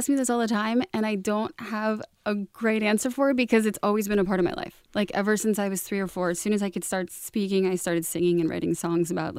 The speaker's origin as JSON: {"language": "English", "town": "Efland", "region": "North Carolina", "country": "United States", "tie": "born or raised there", "said": "I loved it. I miss it so much. Everything's beautiful here right now, and you know, I never played video games growing up."}